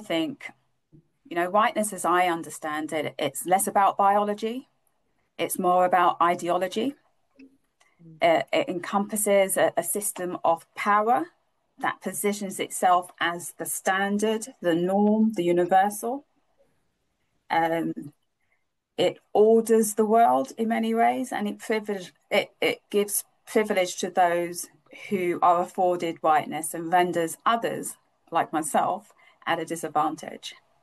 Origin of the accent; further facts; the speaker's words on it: United Kingdom; what it meant to be a black woman growing up in the UK.